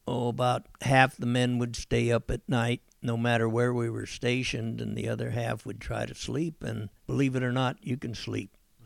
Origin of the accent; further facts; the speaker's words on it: Fresno, California, United States; To begin with, it was quite rainy and muddy and things that we weren't used to here in Fresno